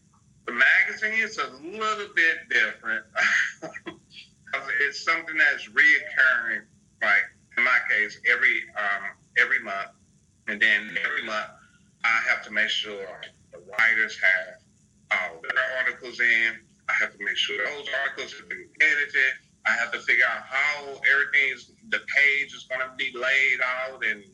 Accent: St. Louis, Missouri, United States; I'm from St. Louis, Missouri.

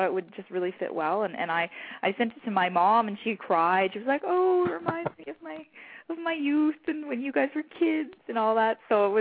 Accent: Canada; We have that commonality of being Canadian

